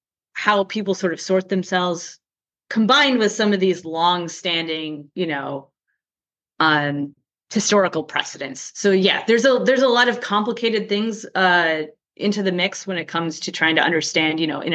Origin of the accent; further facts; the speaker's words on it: Minnesota, United States; You know, I'm from Minnesota, which had a huge problem in the Minneapolis Police Department